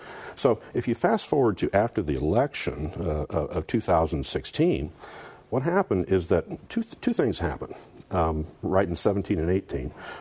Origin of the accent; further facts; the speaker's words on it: Ohio, United States; That's the Sydney area. Born and raised in Shelby County. I'm a farmer there.